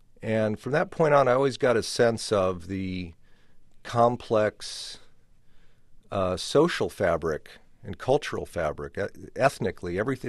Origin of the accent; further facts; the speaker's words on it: Omaha, Nebraska, United States; the first three features I did were set in Omaha, and I was trying my hometown, and I was trying to grasp something about Omaha.